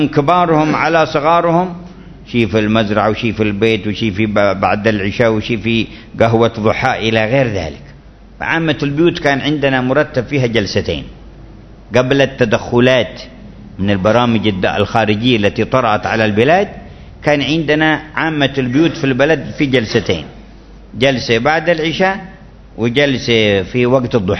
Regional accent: Yemen; من بعض المناطق عندنا في اليمن

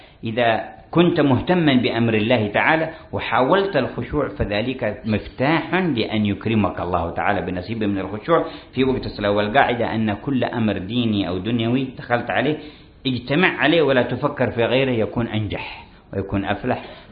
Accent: India; وقال في قصة غريبة عندنا في الهند

